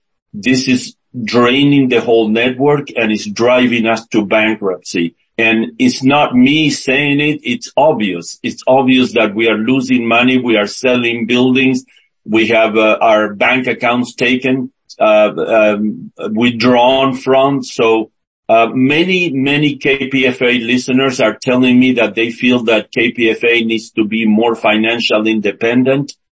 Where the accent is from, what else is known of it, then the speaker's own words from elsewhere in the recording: Argentina; moved away as an adult; now in United States; I was born and raised in Argentina. I have a master's degree in physics. I have a master's degree in electrical engineering. And I've been in the Northern California for over 30 years.